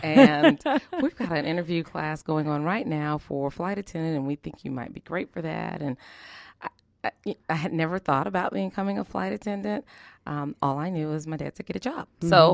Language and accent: English; Atlanta, Georgia, United States; also born or lived in Frankfurt, Germany; So Atlanta really, I call it home.